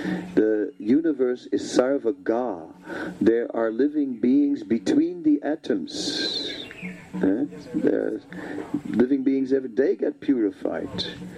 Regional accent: Netherlands; English is a second language; and, you know, I'm from the Netherlands, and the Dutch always make jokes about the Belgians, right?

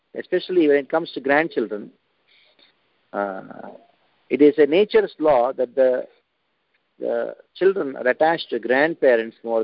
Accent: South India, India; I'm from South India

